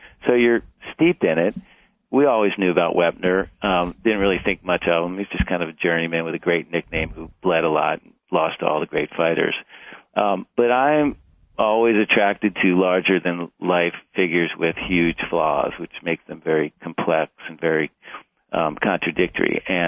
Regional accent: Philadelphia, Pennsylvania, United States; I grew up in Philly, as you know, ran those steps 100 times.

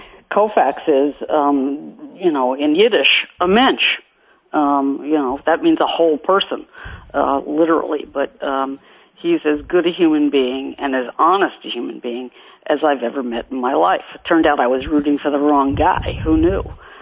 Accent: New York, United States; growing up in New York, you had to have a guy, even if you were a little girl who wore Mary Jane's on the first day of baseball season.

